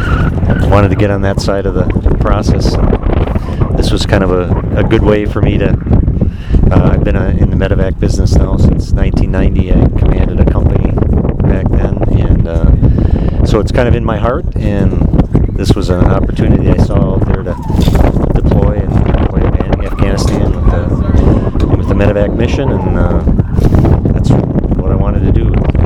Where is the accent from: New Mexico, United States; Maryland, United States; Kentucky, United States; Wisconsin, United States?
Wisconsin, United States; Yes, I'm actually from Wisconsin, but I deployed here with a platoon from Minnesota.